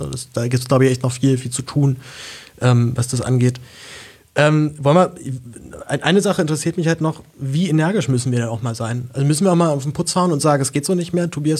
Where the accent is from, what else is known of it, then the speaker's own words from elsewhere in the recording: Berlin, Germany; So, ich bin 10 Jahre aufgewachsen in Berlin, also super Spießer Stadtteil. Hab aber ein relativ armes Elternhaus